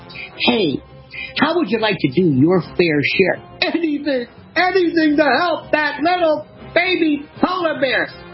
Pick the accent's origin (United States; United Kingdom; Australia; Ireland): United States; I'm an American citizen who loves this country